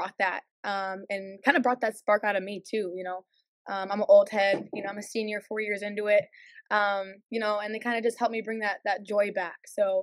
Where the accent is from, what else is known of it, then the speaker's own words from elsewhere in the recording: Buffalo, New York, United States; Yeah, I mean, you know, coming out of Buffalo, like, you know